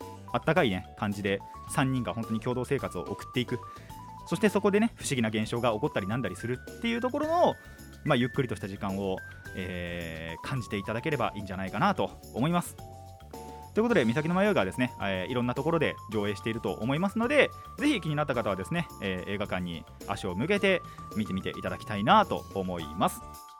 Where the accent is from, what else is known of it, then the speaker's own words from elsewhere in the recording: Kanagawa, Japan; also born or lived in Tohoku; 僕もですね、やっぱ東北出身といえば東北出身なので、若干ほんと若干ですけど楽しみましたね。ほぼほぼ神奈川育ちなんでね、